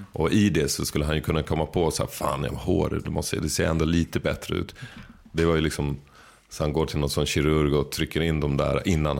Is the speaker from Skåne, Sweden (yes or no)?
yes; Skåne, Sweden; accent: Skåne; När jag blir påmind om Skåne på något sätt, till exempel om jag träffar en skåning, då blir jag skåning med en gång.